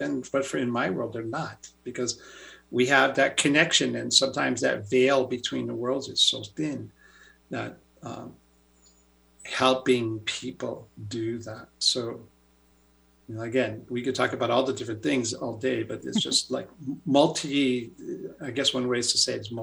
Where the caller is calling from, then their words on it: Sedona, Arizona, United States; No, I wish I could say I was calling from Hawaii, but I'm not. So right now I live in Sedona.